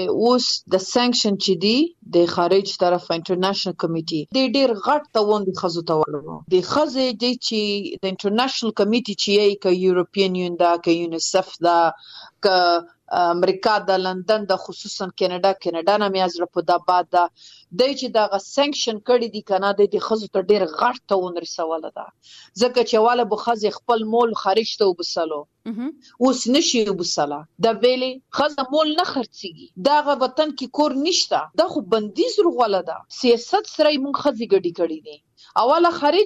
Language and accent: Pashto; Afghanistan; په افتخار يم چې زه د افغانستان يم، زه د وطن يم